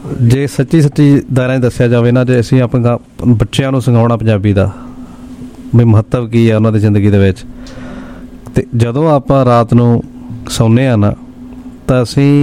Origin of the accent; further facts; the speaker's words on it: Punjab, India; ਮੈਂ ਵੀ ਪੂਰੀ ਕੋਸ਼ਿਸ਼ ਕਰ ਰਿਹਾ ਕਿ ਮੈਂ 100% 100% ਪੰਜਾਬੀ ਵਿੱਚ ਗੱਲ ਕਰਾਂ, ਜਿਵੇਂ ਕਿ ਮੈਂ ਪੰਜਾਬ ਤੋਂ ਹਾਂ ਜ਼ਰੂਰ ਡੈਫੀਨੇਟਲੀ